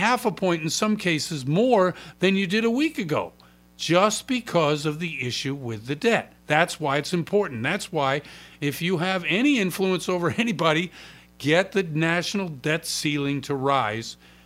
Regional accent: New England, United States; I mean, I'm from New England, so I'm Yankee cheap, and these numbers are driving me crazy.

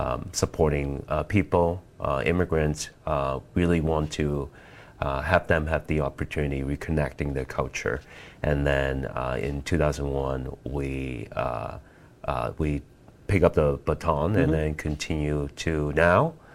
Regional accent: Hong Kong; So those are the memories that when I'm growing up in Hong Kong.

